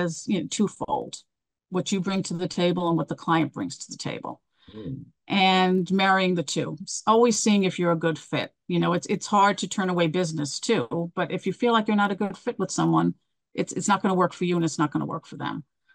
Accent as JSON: {"language": "English", "region": "New York", "country": "United States", "said": "And being a New Yorker, you're always on."}